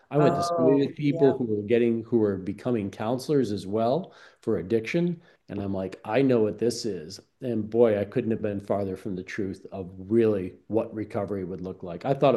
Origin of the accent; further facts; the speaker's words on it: Lake Placid, New York, United States; I grew up near Lake Placid, New York, so not far from the Canadian border, and went to college in Albany, New York.